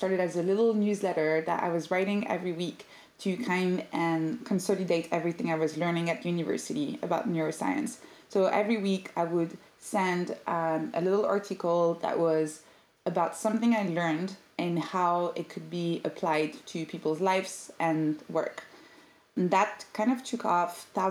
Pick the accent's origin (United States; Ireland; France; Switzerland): France; Paris, Île-de-France; now in London, United Kingdom; Yeah, I do live in London. I'm from Paris, though.